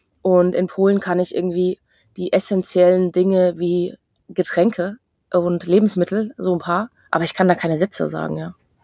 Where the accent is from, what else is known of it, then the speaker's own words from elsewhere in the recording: Hesse, Germany; Ich komme ja aus Hessen ursprünglich und bin ja sehr nah an der damals deutsch-deutschen Grenze groß geworden